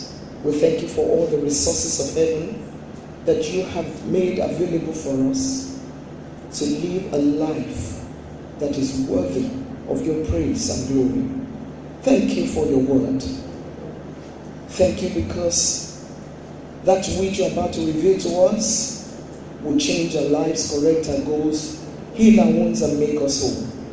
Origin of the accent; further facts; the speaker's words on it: Agege, Lagos, Nigeria; born there; also born or lived in Warri / Ibadan; I was born in Agege in Lagos State, but at age 2, I was in Warri. Hello. At age 4, I was in Ibadan.